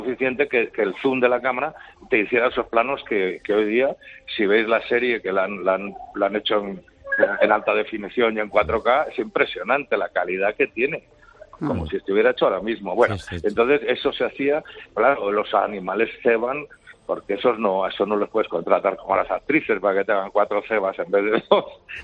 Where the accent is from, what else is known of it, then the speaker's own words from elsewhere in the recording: Socuéllamos, Castilla-La Mancha, Spain; Yo soy de Ciudad Real, de un pueblo que se llama Socuéllamos.